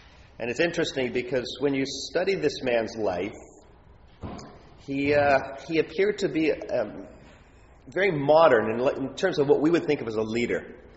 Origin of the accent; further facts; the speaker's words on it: Canada; In Canada, we lack those things. To be Canadian is almost secondary.